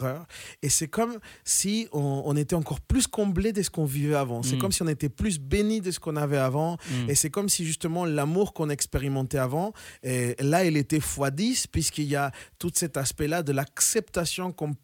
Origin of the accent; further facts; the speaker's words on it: Chile; now in France; Je viens du Chili.